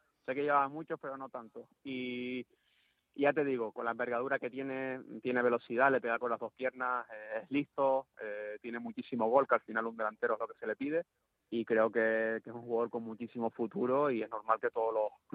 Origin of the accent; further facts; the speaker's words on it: Spain; como saben que soy español